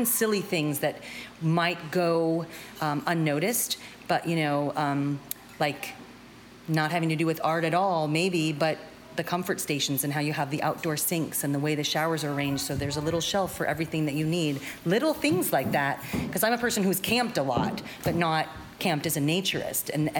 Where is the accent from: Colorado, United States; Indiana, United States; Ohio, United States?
Ohio, United States; I'm from Ohio, USA.